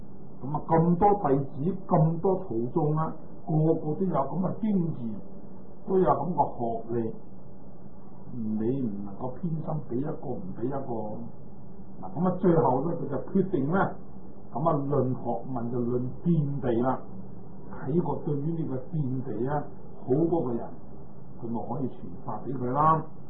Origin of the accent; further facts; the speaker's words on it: Guangdong, China; 就係我哋廣東人啊